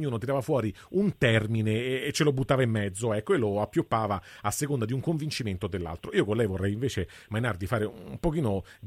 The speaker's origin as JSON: {"language": "Italian", "town": "Rome", "region": "Lazio", "country": "Italy", "said": "io per esempio sono di Roma, faccio il mio DAT per bene qui a Roma"}